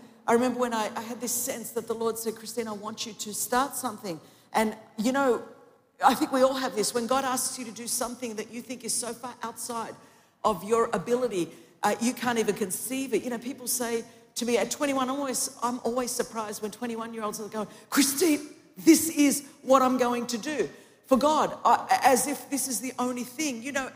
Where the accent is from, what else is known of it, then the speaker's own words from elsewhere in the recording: California, United States; now in Dallas, United States; I'm like from California. We do more than talk to bushes. But anyway, you're in Dallas now.